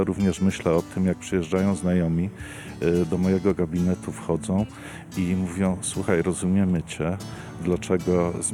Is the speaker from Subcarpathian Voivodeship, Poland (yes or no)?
yes; Kramarzówka, Subcarpathian Voivodeship, Poland; Moją rodzinną miejscowością jest Kramarzówka i przysiółek Helusz, no a w tej chwili mieszkam w Pruchniku.